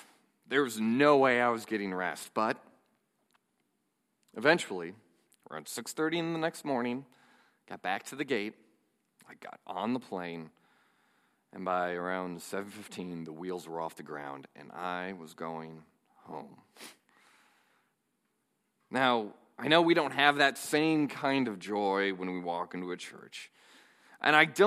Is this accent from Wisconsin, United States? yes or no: yes; Milwaukee, Wisconsin, United States; I'm from the Milwaukee area.